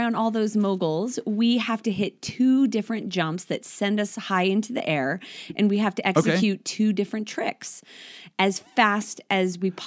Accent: Lake Tahoe, California, United States; So I grew up in Lake Tahoe, California.

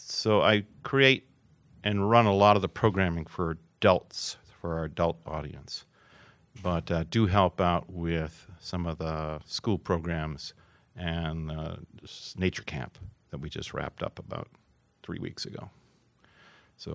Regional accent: Canton, Massachusetts, United States; my first introduction to Mass Audubon was when I was growing up in Canton, right next door in the town of Sharon.

